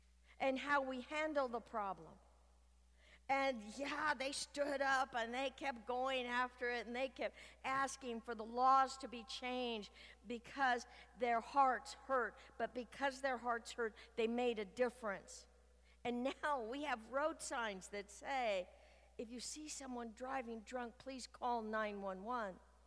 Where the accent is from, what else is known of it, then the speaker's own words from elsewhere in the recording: Oakland, California, United States; I grew up in West Oakland, and in my neighborhood, there was every color. There was every race.